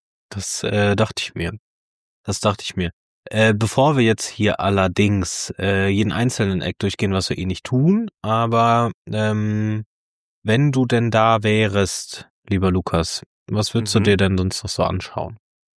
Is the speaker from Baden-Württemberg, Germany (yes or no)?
yes; Heidelberg, Baden-Württemberg, Germany; born there; Und die kommen aus meiner Geburtsstadt, aus Heidelberg.